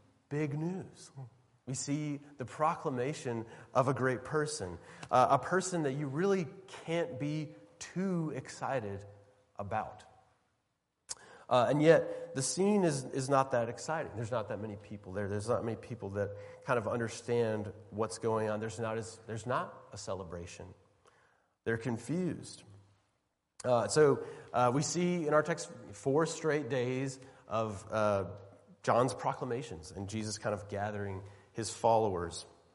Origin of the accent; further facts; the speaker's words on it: Alabama, United States; My home state, a state with as much football idolatry as any place in the world, they were already celebrating.